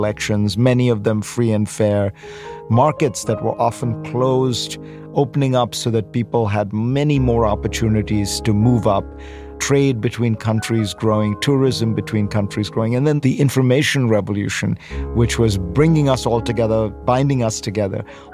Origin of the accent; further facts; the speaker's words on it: India; now in United States; I grew up in India in the 70s.